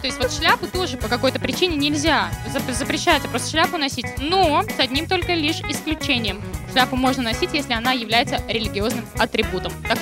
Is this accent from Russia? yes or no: no; Minsk, Belarus; Ой, это же мой родной город